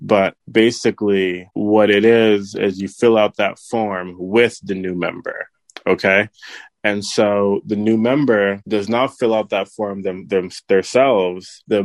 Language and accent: English; Pennsylvania, United States; also born or lived in New Jersey / Louisiana; now in Arizona, United States; I live in Arizona now, but I was born in New Jersey. I grew up in Pennsylvania, got my master's in Louisiana, and now I live in Arizona.